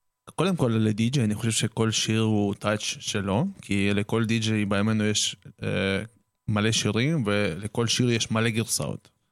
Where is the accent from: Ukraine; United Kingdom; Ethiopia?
Ukraine; now in Israel; אני ישראלי, אני אוהב את המדינה שלי, אני גם אוהב את המולדת שלי, כן? כאילו, זה לא שלא אכפת לי מאוקראינה